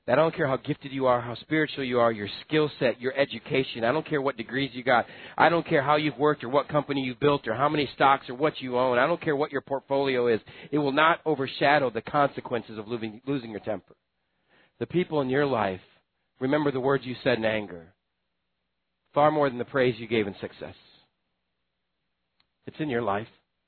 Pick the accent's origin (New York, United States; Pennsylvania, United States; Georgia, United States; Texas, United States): Texas, United States; I'm Texan. Where we come from. Maybe an ethnicity. That's just the way my people are.